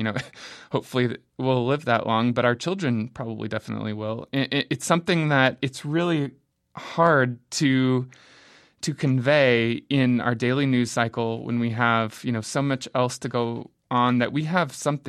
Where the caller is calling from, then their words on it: Tucson, Arizona, United States; Well, I'm here speaking from Tucson, Arizona, too.